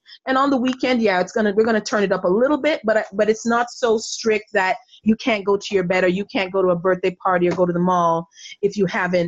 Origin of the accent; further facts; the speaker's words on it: Jamaica; that I'm incredibly proud of as being a Jamaican